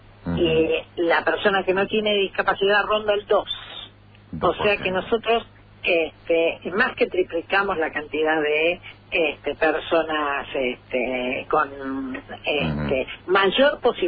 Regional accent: Posadas, Misiones, Argentina; Usted sabe que yo soy de Posadas.

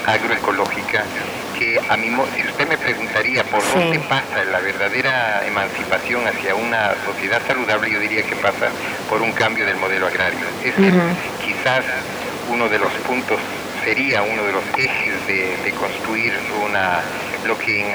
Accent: Ecuador; Estoy haciendo un trabajo de investigación ahora sobre el problema del dengue en mi país, en Ecuador.

